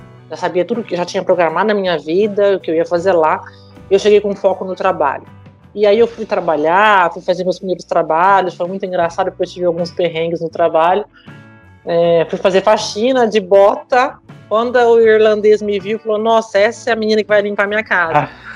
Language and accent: Portuguese; Brazil; now in Italy; Eu preservo minha cultura como brasileira, mas eu estou aberta para aprender uma nova cultura